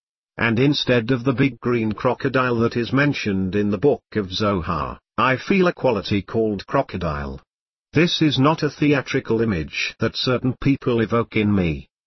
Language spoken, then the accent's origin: English; Russia; English is a second language; I grew up in Soviet Russia under the Communist Union of Soviet Socialist Republics, USSR, regime.